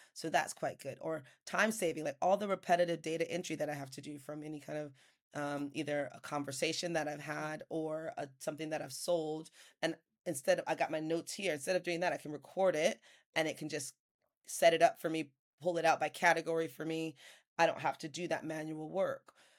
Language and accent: English; California, United States; I mean, I'm from California. I've always roller skated down by the beach.